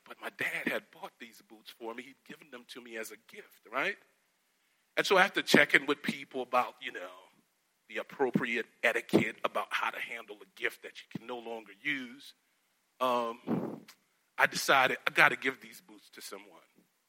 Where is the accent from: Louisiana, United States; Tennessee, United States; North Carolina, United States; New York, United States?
Louisiana, United States; And so I'm from Louisiana and I wanted to represent my state